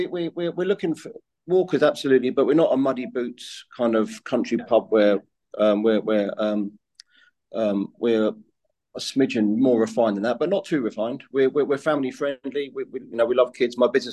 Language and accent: English; Luton, East of England, United Kingdom; also born or lived in Australia / Shanghai / London; now in Woking, United Kingdom; And I grew up just outside Luton, and went to catering college there, chef school.